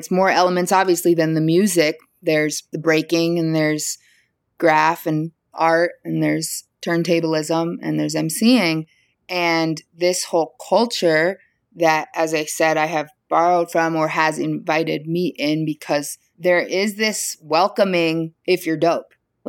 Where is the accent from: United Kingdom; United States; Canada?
United States; New York; You know, I'm from New York, and it was highly filling the air that I breathed